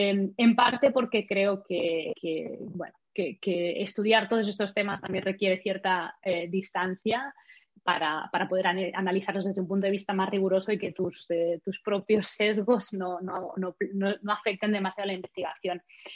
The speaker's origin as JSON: {"language": "Spanish", "town": "Barcelona", "region": "Catalonia", "country": "Spain", "tie": "born there", "said": "yo provengo de una familia, bueno, yo nací en Barcelona, provengo de una familia de origen burgalés. Mis padres nacieron en Burgos y emigraron en los 70 a Barcelona."}